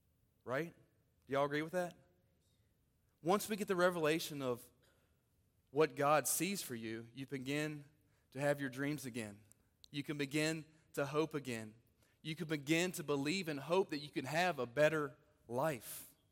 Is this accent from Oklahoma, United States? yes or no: no; Elkton, Virginia, United States; Elkton, Virginia. Elkton, any Elkton peeps in the house? Yeah, a few of you. I grew up in Elkton